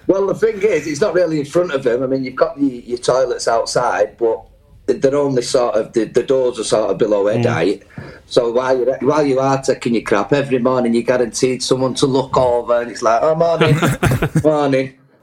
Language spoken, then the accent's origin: English; United Kingdom; But me, in my naivety for, you know, we're British, we're powerful, they'll get me out, you know.